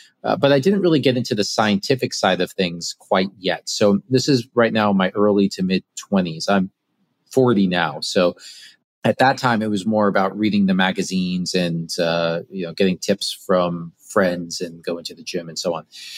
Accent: New York, United States; now in South Florida, United States; No, I'm in South Florida, not too far from Miami, though I'm originally a New Yorker my whole life, but during COVID, I came down.

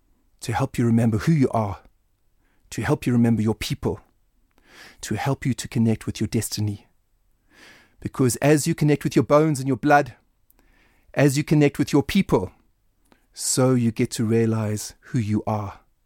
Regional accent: South Africa; I come from the nation of Nelson Mandela. I come from the Xhosa people.

